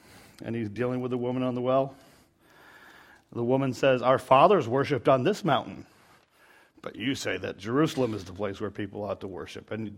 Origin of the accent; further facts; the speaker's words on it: Ireland; One thing I love about being Irish is that we are a people who are philosophers.